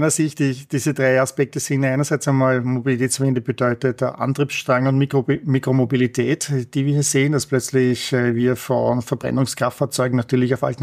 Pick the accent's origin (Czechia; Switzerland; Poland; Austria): Austria; Vienna; moved away as an adult; now in San Francisco Bay Area, United States; Ich bin ursprünglich aus Wien, wohne aber schon seit 22 Jahren jetzt in der San Francisco Bay Area, dem sogenannten Silicon Valley.